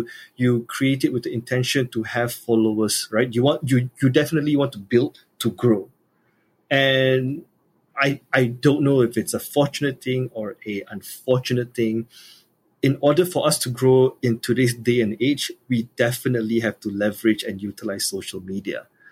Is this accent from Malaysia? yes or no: yes; Malaysia; I'm speaking exclusively from the point of view as a Malaysian podcast producer and as a Malaysian podcaster.